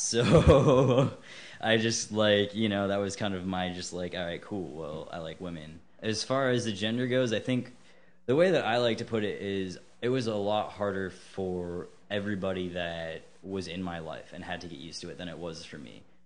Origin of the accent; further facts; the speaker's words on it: Chicago, Illinois, United States; Yeah, I grew up in Chicago. I graduated from high school there.